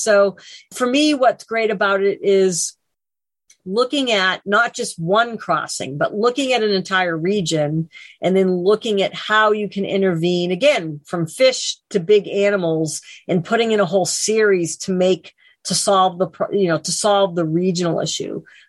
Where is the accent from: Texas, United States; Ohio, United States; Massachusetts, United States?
Massachusetts, United States; Boston; moved away as an adult; now in California, United States; You know, I'm from Boston originally. You know, I came out to California after college